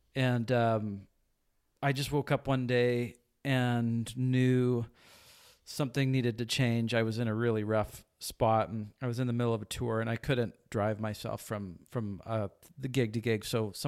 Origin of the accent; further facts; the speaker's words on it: Victoria, British Columbia, Canada; I grew up in Victoria and was in the punk rock scene, so there's a lot of drugs and alcohol